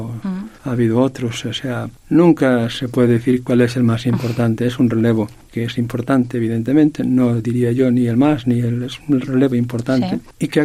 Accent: Santiago de Compostela, Galicia, Spain; moved away as an adult; es un tema que yo he llevado en mi vida desde que soy niño hasta ya muy maduro, hasta que salí de Santiago en el año 2002.

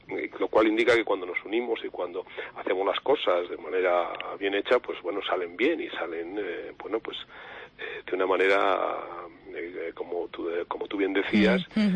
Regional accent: Alcañices, Castile and León, Spain; viví también la Semana Santa zamorana, la de mi pueblo, de Alcañices, más recogida, es un poco esas procesiones castellanas, ¿no?

